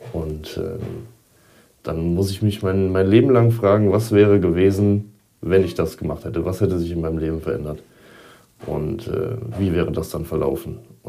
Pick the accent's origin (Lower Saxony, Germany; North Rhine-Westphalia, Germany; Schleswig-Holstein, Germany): North Rhine-Westphalia, Germany; Gummersbach; Ich komme ursprünglich aus Gummersbach. Das ist ein Stückchen östlich von Köln im Bergischen Land.